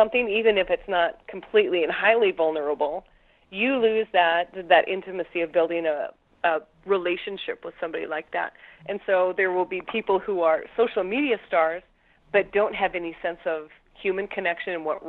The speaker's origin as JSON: {"language": "English", "region": "Nebraska", "country": "United States", "tie": "born or raised there", "said": "my grandfather is an immigrant. And he came from Denmark, and where I grew up in Nebraska was a heavily immigrant population."}